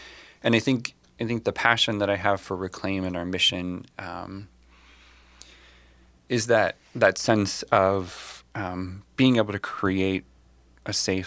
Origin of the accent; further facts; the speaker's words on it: Kansas, United States; moved away as an adult; also born or lived in Seattle / Bay Area; so I grew up in the Midwest. I was born and raised in Kansas in a small town. But then after high school, I lived out on the West Coast for about 18 years, first in Seattle for 11 years, and then in the Bay Area for 7 years.